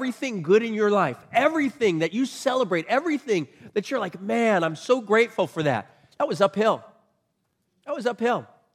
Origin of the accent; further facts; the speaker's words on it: Long Island, New York, United States; I grew up in Long Island, New York, or as my people like to say it, Long Island, New York. Okay, that's where I grew up.